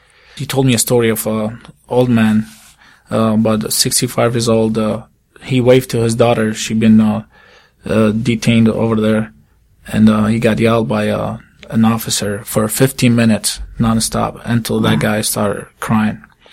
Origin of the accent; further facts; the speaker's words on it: Iraq; "We are here to apply for asylum. We're from Iraq."